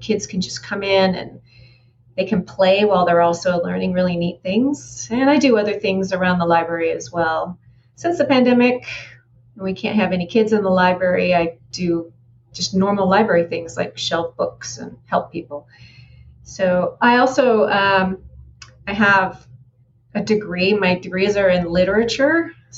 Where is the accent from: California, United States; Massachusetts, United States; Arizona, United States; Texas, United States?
Arizona, United States; Tucson; So I'm from Tucson, Arizona, nice and sunny all the time, which is kind of funny seeing as I like to write about Vikings.